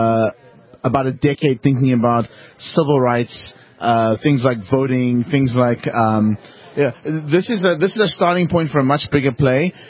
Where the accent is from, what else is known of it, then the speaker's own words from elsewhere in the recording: South Africa; I'm from Africa. I grew up in South Africa.